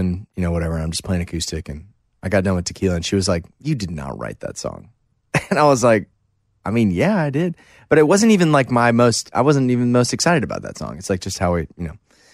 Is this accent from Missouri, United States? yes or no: yes; St. Louis, Missouri, United States; I don't know the country lingo that well growing up in St. Louis. I've got some country grandparents